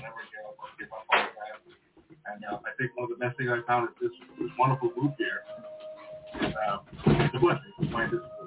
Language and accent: English; Cherry Hill, New Jersey, United States; from Cherry Hill, New Jersey.